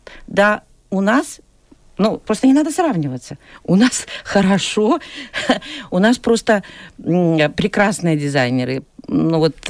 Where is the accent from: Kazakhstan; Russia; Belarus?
Belarus; чем мы, белорусы, отличаемся от других национальностей